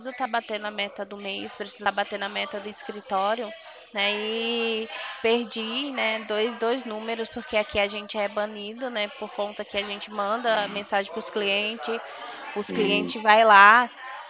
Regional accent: Alagoas, Brazil; moved away; É que eu não sou daqui, né? Não sei se você já percebeu pelo meu sotaque. Eu sou alagoana. Tô perdida por aqui.

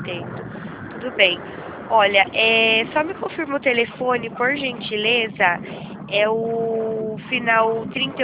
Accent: Piracicaba, São Paulo, Brazil; eu sou de Piracicaba, eu estou falando de Piracicaba.

